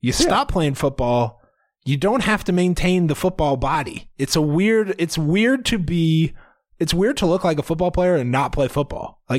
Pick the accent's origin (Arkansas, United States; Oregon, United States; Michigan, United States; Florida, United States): Arkansas, United States; That's like I grew up in Arkansas.